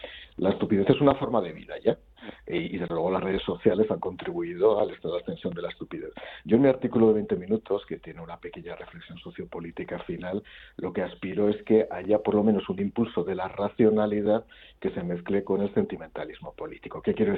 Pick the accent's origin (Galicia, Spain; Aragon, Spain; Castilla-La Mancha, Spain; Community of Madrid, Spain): Aragon, Spain; Jaca; Debe ser ya un problema generacional, debe ser que soy de Jaca